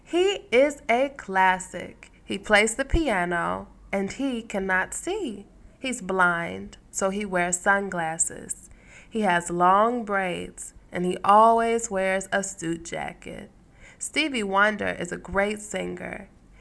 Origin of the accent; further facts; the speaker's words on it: Chicago, Illinois, United States; I'm from the United States in a city called Chicago.